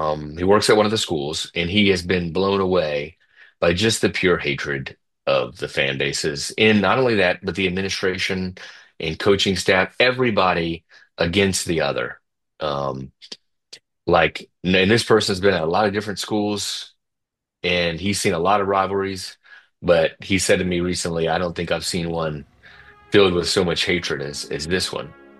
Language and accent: English; Biloxi, Mississippi, United States; I'm from Biloxi, originally raised there. So I went to Mississippi State.